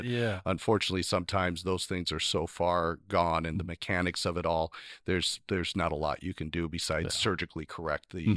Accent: Owako, Washington, United States; I grew up in Owako, Washington. I graduated from high school there and then went off to Pacific University, came back

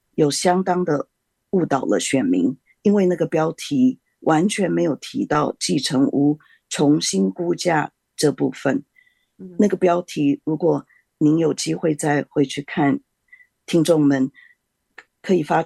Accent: California, United States; 给我们加州人再有一次机会

